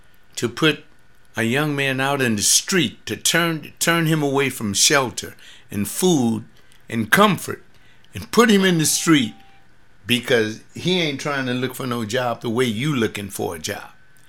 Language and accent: English; Los Angeles, California, United States; You have to keep it in mind, I was born and raised in Los Angeles. Had never left the city on anything like that.